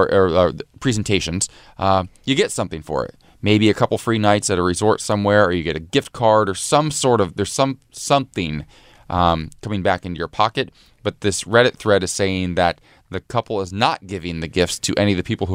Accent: Ohio, United States; we went to my hometown in Ohio, and they were selling Confederate flags at the county fair. And first of all, Ohio is two states north of the Mason-Dixon line

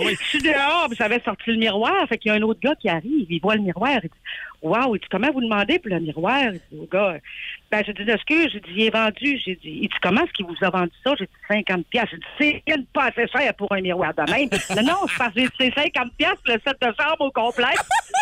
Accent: Jonquière, Quebec, Canada; Je suis de Jonquière.

